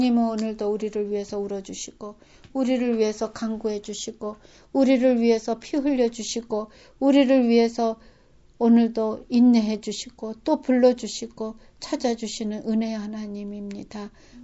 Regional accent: South Korea

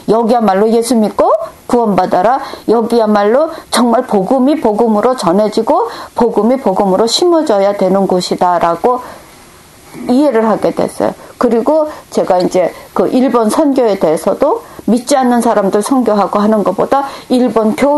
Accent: South Korea; 그 사람들이 나를 한국 사람으로 보고 크리스천으로 본다. 내가 한국 사람의 대표가 된 것 같고요.

